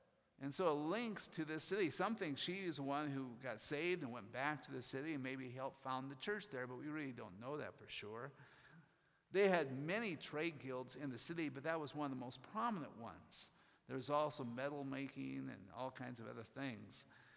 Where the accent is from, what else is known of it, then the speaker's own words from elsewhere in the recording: Milwaukee, Wisconsin, United States; We're from Milwaukee area. Every festival we have has their food.